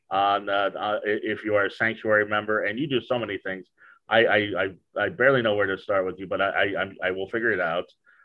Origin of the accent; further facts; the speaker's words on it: Brooklyn, New York, United States; born there; I was born in Brooklyn, but I lost my accent.